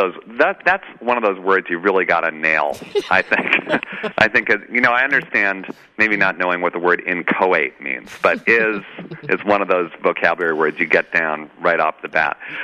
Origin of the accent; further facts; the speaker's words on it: New York, United States; I'm from New York, all right? We're supposed to be so tough, you know, Mean Streets, Scorsese, all that stuff.